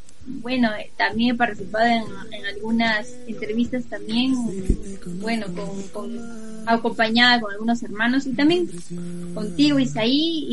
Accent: San Juan de Lurigancho, Lima, Peru; soy de San Juan de Urigancho, soy de Lima Noreste. Bueno, mi iglesia se llama Cristo Esperanza de Vida.

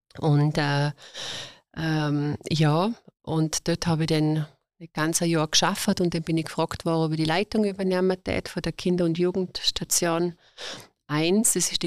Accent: Vorarlberg, Austria; Die hat es bei uns in Vorarlberg gerne gegeben.

